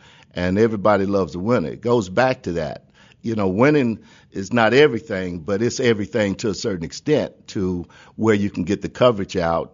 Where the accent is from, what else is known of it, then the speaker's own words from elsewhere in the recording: Charlotte, North Carolina, United States; I was born and raised here in Charlotte.